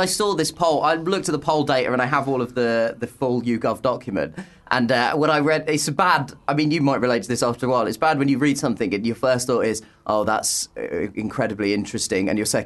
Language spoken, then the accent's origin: English; Croydon, London, United Kingdom; Because I grew up in Croydon. It's a very multicultural place.